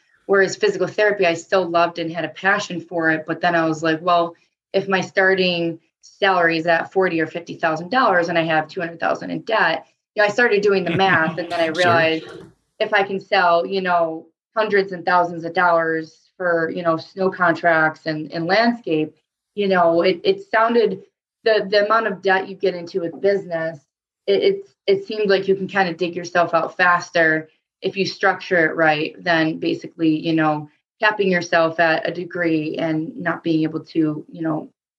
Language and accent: English; Lancaster, New York, United States; So I was born and raised in Lancaster, which is more of like the eastern part. So it's about 20 minutes outside of Buffalo.